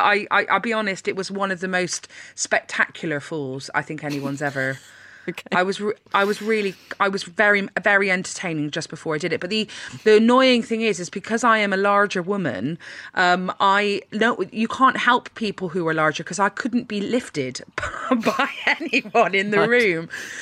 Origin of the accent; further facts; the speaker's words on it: Bristol, South West England, United Kingdom; accent: Bristolian; now in London, United Kingdom; a lot of Bristolians with this accent don't really leave Bristol. And I mean, why would you? Bristol's fab.